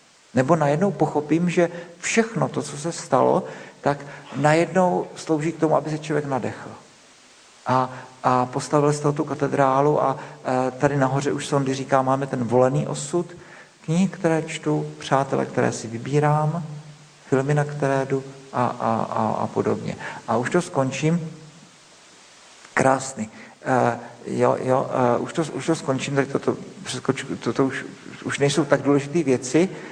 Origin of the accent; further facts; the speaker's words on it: Brno, South Moravian Region, Czechia; born there; Já jsem se narodil v Brně.